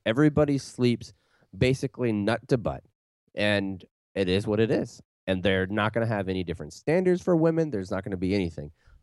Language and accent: English; United States; I was like, "I'm walking because I'm an American."